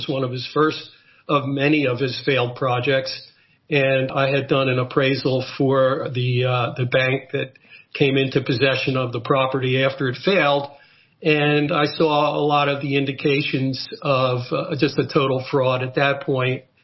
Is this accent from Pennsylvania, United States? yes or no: yes; Philadelphia, Pennsylvania, United States; I miss my hometown of Philadelphia, which is a wonderful city in its own right.